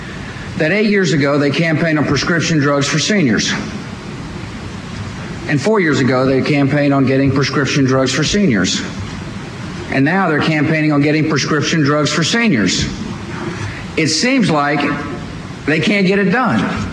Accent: Texas, United States; I mean, I fully recognize I'm not of Washington. I'm from Texas.

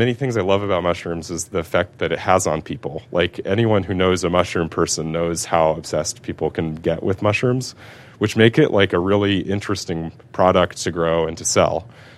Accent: Los Angeles, California, United States; moved away as an adult; I grew up in Los Angeles originally. Moved to New York in 2009.

